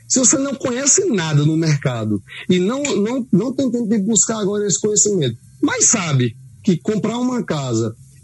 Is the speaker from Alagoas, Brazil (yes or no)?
no; Araripina, Pernambuco, Brazil; moved away as an adult; quando alguém me liga e diz, eu sou de Araripina, chega, eu me tremo todo e me emociono, porque para quem saiu aí há mais de 20 anos